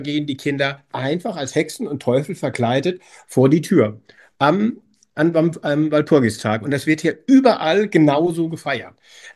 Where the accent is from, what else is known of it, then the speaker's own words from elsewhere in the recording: Aschaffenburg, Bavaria, Germany; born there; ich komme jetzt gebürtig aus Aschaffenburg, es ist Unterfranken und wir haben tatsächlich Karneval gefeiert, also Fasching heißt es ja bei uns.